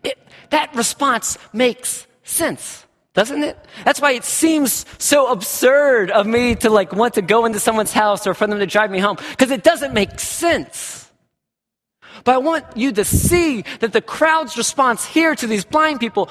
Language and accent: English; Georgia, United States; I told you I'm from Georgia. Tornadoes are not normal for me.